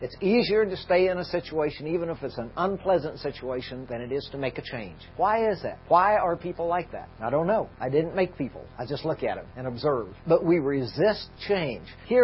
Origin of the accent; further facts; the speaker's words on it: Missouri, United States; Well, I'm from Missouri, you know, and that's where all the mules are from.